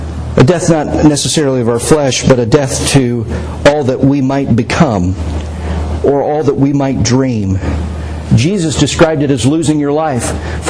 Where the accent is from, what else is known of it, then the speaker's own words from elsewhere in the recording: United States; You know, and I grew up in America. Where in America we do everything big, right?